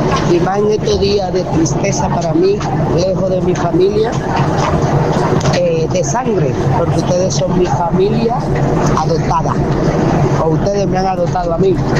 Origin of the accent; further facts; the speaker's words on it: Dominican Republic; Y ahora mismo un billete para ir a la República Dominicana te puede salir en 1.400 euros.